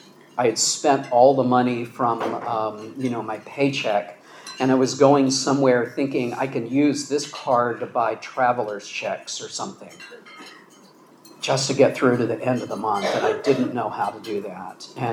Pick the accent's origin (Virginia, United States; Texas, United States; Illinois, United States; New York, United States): Texas, United States; also born or lived in Iowa; I grew up in churches in Texas and Iowa